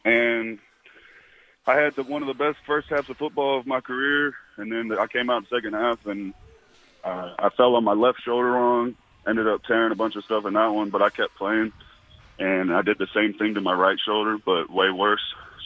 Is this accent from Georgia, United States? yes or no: yes; Georgia, United States; Well, I love that I'm from Georgia